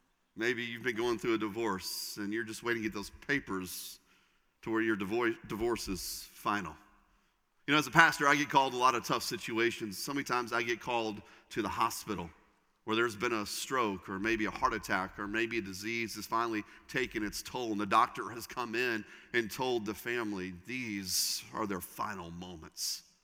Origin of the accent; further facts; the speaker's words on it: Indiana, United States; I grew up in Indiana. It's in my blood.